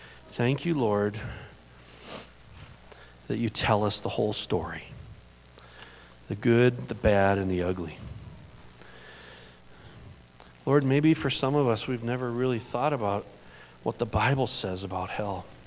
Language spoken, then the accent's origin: English; Detroit, Michigan, United States; I grew up in Detroit, like a rod was like a friend